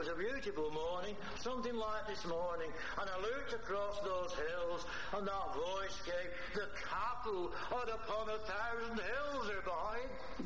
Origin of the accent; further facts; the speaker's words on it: North West England, United Kingdom; accent: Lancashire; A bit different than my accent from Lancashire. We are different, aren't we, in our accents?